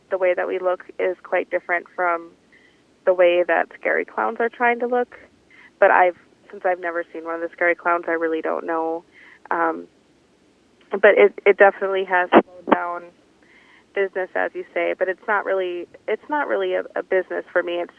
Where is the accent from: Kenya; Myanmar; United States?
United States; Minnesota; Well, my mom... I grew up in Anoka County, and so and we had a big Halloween parade every year in October